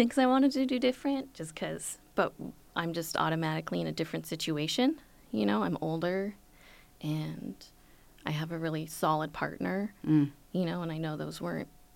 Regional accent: Anaheim, California, United States; And we're recording this interview in Irvine, California. We are both from Anaheim, California.

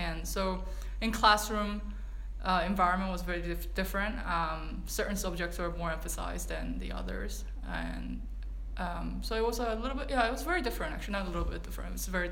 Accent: South Korea; now in Philadelphia, United States; Yes, I was born in greater Philadelphia area, but I was raised in Korea, South Korea, and also lived in many other countries. But I spent my high school years here, and my family now lives in Philadelphia

